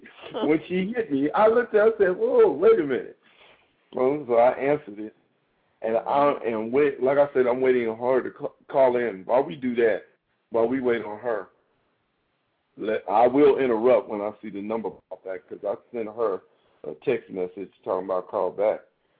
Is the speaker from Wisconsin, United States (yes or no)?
no; Steubenville, Ohio, United States; He lived right up the street from me and about six houses in between us. And we grew up hanging together in Steubenville.